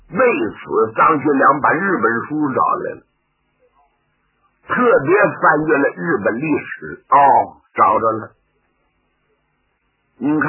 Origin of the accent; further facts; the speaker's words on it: Northeast China, China; 我们东北人85%以上都是山东和河北的老家，那祖籍都是那边，都是逃荒下关东到这边来的。